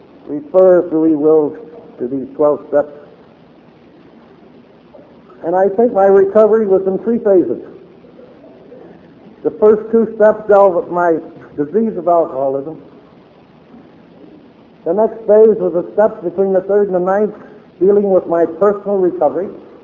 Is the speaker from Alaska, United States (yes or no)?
no; Missouri, United States; also born or lived in Tennessee; I was raised in a little German town over in Missouri, St. Louis area. Born in Tennessee, and I was raised over in Missouri, spent a lot of time in the Middle West.